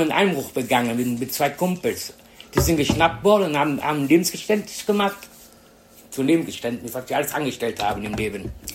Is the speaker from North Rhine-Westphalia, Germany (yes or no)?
yes; Cologne, North Rhine-Westphalia, Germany; born there; Ja, ich bin in Köln geboren worden.